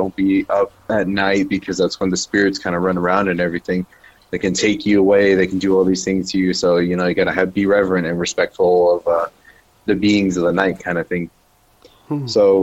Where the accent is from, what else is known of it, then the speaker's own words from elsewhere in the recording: United States; So I am Dene. I come from the Navajo Nation, and I guess you can say I've had my fair share of paranormal experiences growing up on the reservation and everything. I grew up on a border town